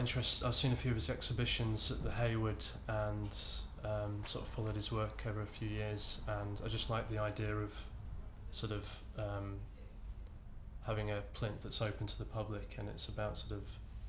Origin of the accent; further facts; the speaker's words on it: Yorkshire and the Humber, United Kingdom; now in London, United Kingdom; Well, I'm from Yorkshire originally, so I've been down here for about 5 years.